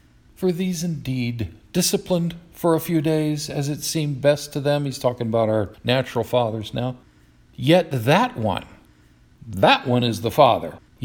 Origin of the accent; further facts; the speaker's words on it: the North, United States; also born or lived in South; I was born in the South, but raised up North. But my parents were nevertheless from the South.